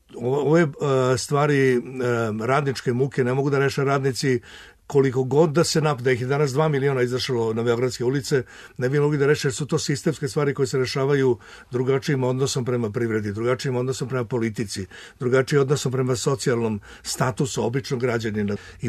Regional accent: Serbia

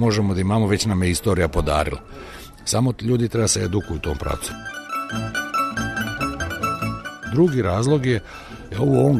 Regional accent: Mačva District, Serbia; Ali ja sam rodom iz bogate Mačve i kod mene i kad pričam, ovo mora da bude sve bogato.

